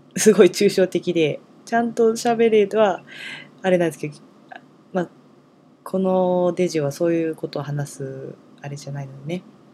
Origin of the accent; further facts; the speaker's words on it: Nara, Japan; まあ、地元の奈良でアートイベント、アートプロジェクトをしている事務局に今も勤めています。